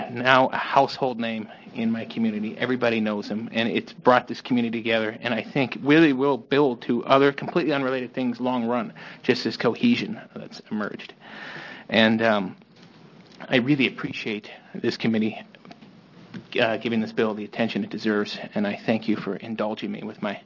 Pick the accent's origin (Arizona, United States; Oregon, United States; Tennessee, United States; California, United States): Oregon, United States; Newport; As you know, I grew up in Newport, Oregon, in a fishing town.